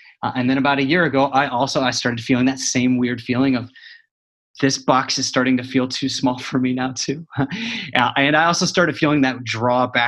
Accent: Illinois, United States; I grew up in Illinois. I mean, I grew up all over the place.

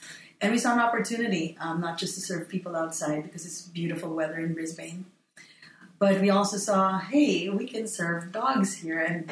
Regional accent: Philippines; we grew up together in the Philippines

